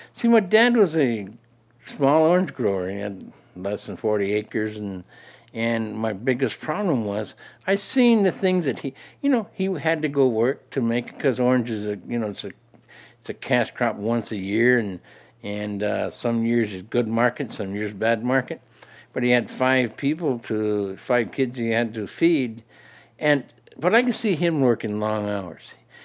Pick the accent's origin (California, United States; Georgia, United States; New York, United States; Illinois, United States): California, United States; So I'm from the San Joaquin Valley.